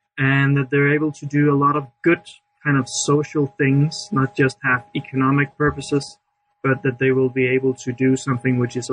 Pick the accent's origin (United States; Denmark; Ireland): Denmark; I'm from Denmark.